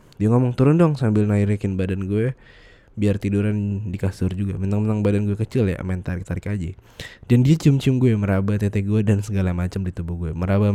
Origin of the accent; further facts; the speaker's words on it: West Java, Indonesia; kalau di Sunda tuh pas ada orang yang gak percaya sama omongan kita, bakal direspon sama kita sebagai orang Sunda dengan kata keret.